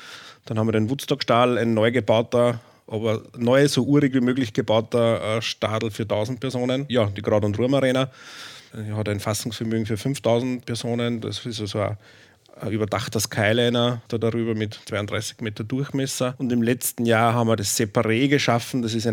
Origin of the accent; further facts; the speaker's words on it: St. Martin im Innkreis, Upper Austria, Austria; Ich komme aus St. Martin im Innkreis.